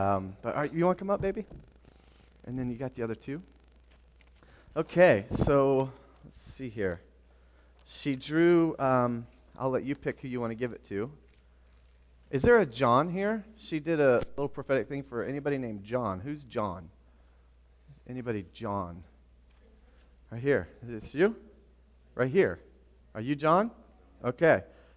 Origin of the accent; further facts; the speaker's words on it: Tipp City, Ohio, United States; I'm from Tip City, and I'm going to just start with my daughter.